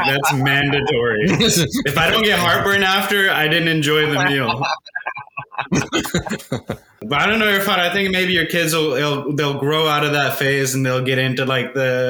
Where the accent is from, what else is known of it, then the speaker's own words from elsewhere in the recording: Nairobi, Kenya; I was born in Nairobi. I'm a Kenyan.